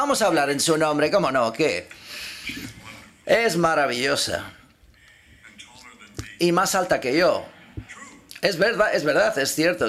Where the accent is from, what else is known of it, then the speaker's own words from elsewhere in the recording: Miami, Florida, United States; Soy de Miami, así que te entiendo. Es una mezcla hispánica.